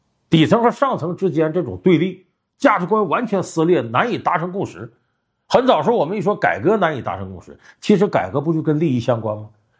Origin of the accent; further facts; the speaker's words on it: Heilongjiang, China; born there; 那如果我不是生在黑龙江一个小县城，我就是北京人